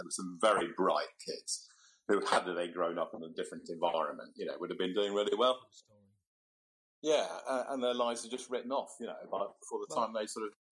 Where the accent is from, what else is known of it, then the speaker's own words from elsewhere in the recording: Wolverhampton, West Midlands, United Kingdom; And then I fell into working with young offenders completely by accident in my hometown. This was in the mid-70s in Wolverhampton.